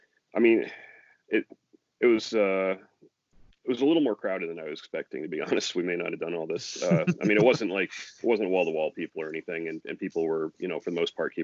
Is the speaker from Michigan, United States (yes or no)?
no; Olympia, Washington, United States; Yeah, I grew up in Olympia, Washington. And I lived there until I was like 25.